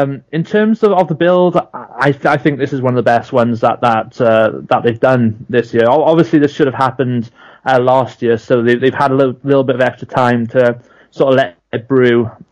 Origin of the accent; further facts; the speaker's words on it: Wales, United Kingdom; I'm a Welshman, so I, you know, I instantly go to the sheep.